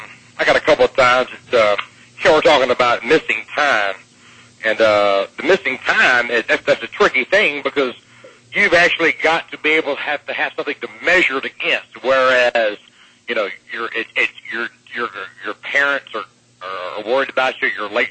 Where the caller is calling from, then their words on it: Atlanta, Georgia, United States; in Atlanta.